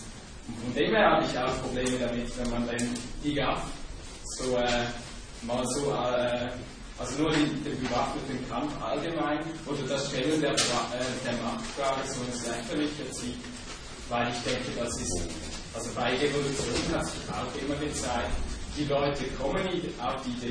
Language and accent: German; Switzerland; also ich komme ja aus der Schweiz